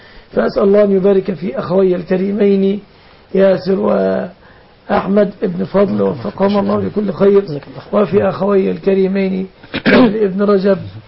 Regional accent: Egypt

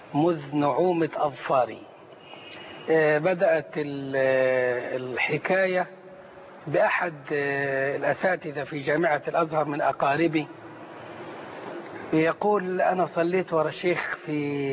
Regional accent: Sohag Governorate, Egypt; كان لسه أشرطة الشيخ ما نزلتش الصعيد وأنا من أبناء سوهاج

